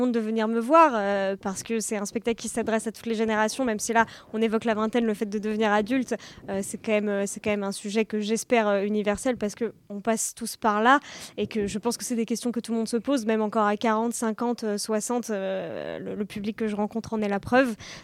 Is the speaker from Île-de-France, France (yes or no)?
no; Lyon, Auvergne-Rhône-Alpes, France; Je viens de Lyon.